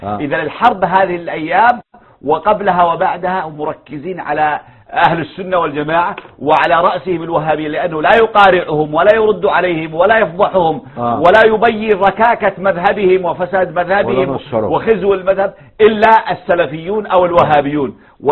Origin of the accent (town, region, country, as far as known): Yemen